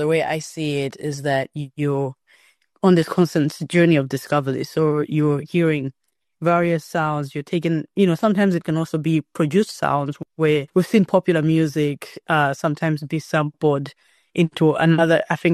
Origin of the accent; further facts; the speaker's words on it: Malawi; Also growing up in Malawi, where, you know, an artist's career, there isn't a lot of promise with our economy.